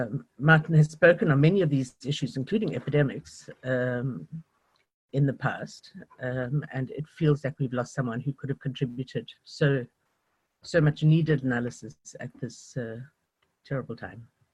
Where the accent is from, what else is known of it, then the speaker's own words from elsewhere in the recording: South Africa; Cape Town in South Africa, my home country.